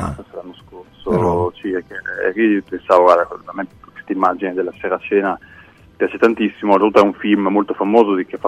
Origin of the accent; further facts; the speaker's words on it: Parma, Emilia-Romagna, Italy; noi comunque siamo di Parma, siamo una città di provincia.